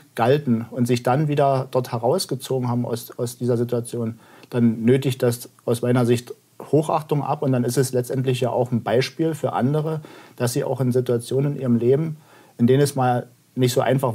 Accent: Senftenberg, Brandenburg, Germany; in Senftenberg, meiner Heimatstadt, aufgewachsen ist

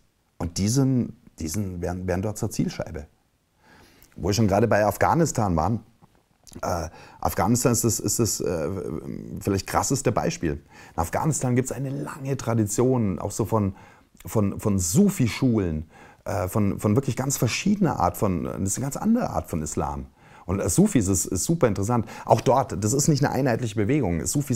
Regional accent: Bavaria, Germany; Das ist ja wie in meiner Heimat in Bayern.

